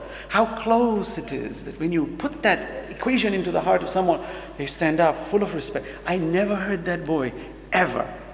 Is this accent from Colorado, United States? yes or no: no; New York, United States; I grew up in America, in New York. My friends were non-Muslims. As a teenager, all my friends were non-Muslim.